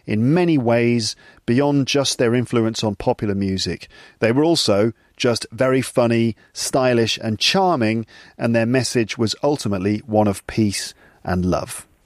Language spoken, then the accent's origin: English; England, United Kingdom; accent: British English; I'm from England, just in case you were wondering about my accent.